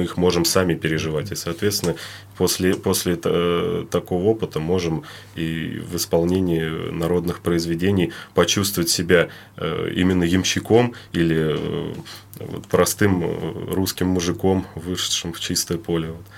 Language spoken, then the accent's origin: Russian; Nizhny Novgorod, Nizhny Novgorod Oblast, Russia; а тем более я вырос на Волге, как бы, то есть здесь, в Нижнем Новгороде.